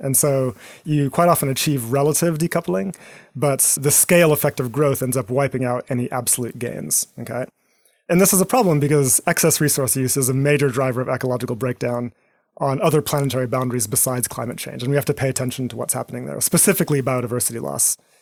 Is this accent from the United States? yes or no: no; Eswatini; my background growing up in Eswatini in Southern Africa, I think played a very important role